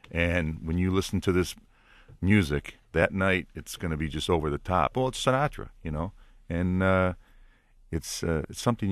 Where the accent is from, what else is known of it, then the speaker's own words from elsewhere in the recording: Detroit, Michigan, United States; that's where I'm, you know, that's my hometown, you know. But the Detroit people, there's, you know, there's so much talent here